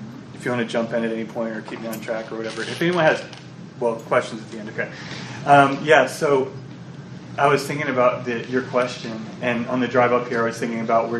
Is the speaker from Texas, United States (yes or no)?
no; Louisiana, United States; now in Selma, United States; No, I mean, I live in Selma, Alabama. I'm from Louisiana.